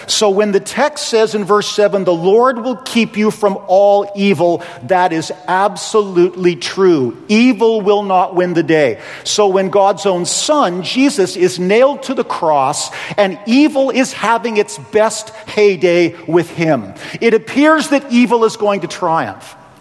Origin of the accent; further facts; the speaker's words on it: Hanna, Alberta, Canada; born there; So when I was born in Hanna, Alberta